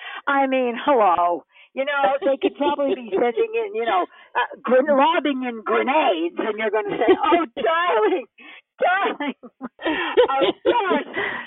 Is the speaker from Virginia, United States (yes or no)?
no; New York City, New York, United States; I come from New York City